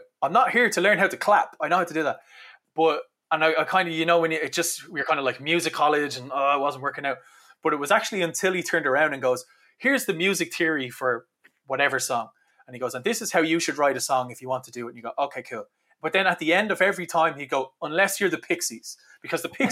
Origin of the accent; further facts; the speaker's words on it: Ireland; for me growing up in Ireland, like I'm a bass player